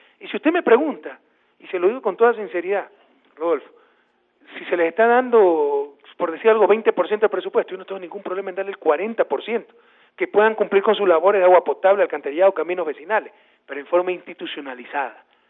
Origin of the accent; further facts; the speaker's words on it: Guayaquil, Guayas, Ecuador; seré el primero en apoyarlo para que saque adelante a mi ciudad natal